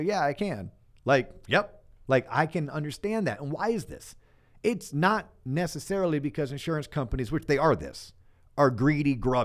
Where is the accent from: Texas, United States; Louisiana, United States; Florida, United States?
Florida, United States; growing up in Florida, like, yes, the past 20 years, I've seen 10x more storms than I did the first 20 years of me growing up and living in Florida.